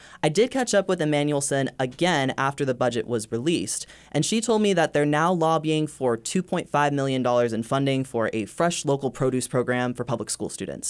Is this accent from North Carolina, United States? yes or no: yes; North Carolina, United States; I remember seeing that growing up in Chatham County Schools. Shout out Chatham County Schools in North Carolina.